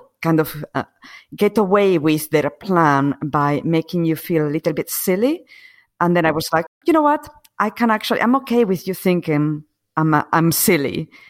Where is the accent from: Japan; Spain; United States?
Spain; Asturias; So I grew up in Spain. I was born and grew up in Spain, in the north of Spain. It's called Asturias. It's very rainy and very green, which people don't expect when they think of Spain.